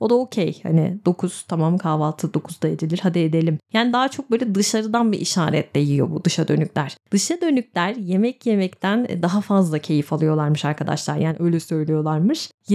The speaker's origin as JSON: {"language": "Turkish", "region": "İzmir", "country": "Turkey", "said": "Ankaralı değilim, İzmirliyim ama ben Ankara'ya bayılıyorum."}